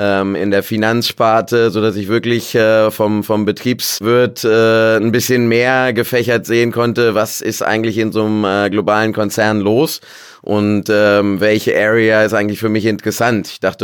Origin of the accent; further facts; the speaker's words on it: Lower Saxony, Germany; born there; also born or lived in Stuttgart; aber ich dachte, fast 10 Jahre in Stuttgart gelebt. Okay. Ich bin bei Göttingen geboren. Zentraldeutscher.